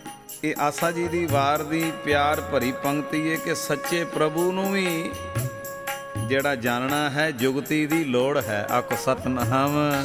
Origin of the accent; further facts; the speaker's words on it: Amritsar, Punjab, India; ਅਸੀਂ ਅੰਮ੍ਰਿਤਸਰ ਦੇ ਹਾਂ ਆਪ ਜੀ ਦੇ ਦਾਸ ਗਰੀਬ ਤਰਨ ਤਾਰਨ ਰੋਡ 'ਤੇ ਗਿਲਵਾਲੀ ਪਿੰਡ ਹੈ